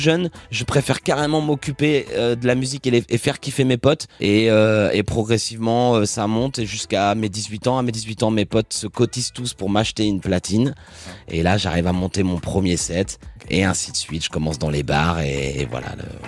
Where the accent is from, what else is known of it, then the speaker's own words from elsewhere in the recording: Cuves, Normandy, France; also born or lived in Avranches; 1987, un soir de très grand froid comme ma mère a l'habitude de dire. Et j'ai grandi dans un petit village qui s'appelle Cuve, dans le bocage normand, pas très loin d'Avranches, à 20 km.